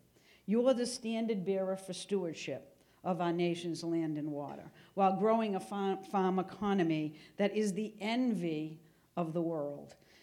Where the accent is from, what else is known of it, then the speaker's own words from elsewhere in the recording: Boston, Massachusetts, United States; let people know that even though I'm from Boston, I'm getting these issues.